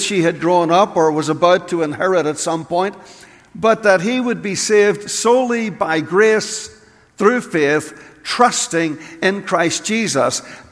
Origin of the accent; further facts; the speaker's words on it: Belfast, Northern Ireland, United Kingdom; When I was a little boy growing up in Ireland, I first heard about John the Baptizer, John the Baptist, sitting in Sunday school, in a little mission school, little mission Sunday school in Belfast.